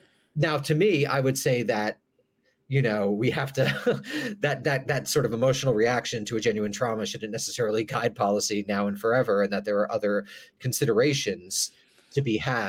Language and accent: English; United States; and that I'm an American, the United States implicitly supports the policy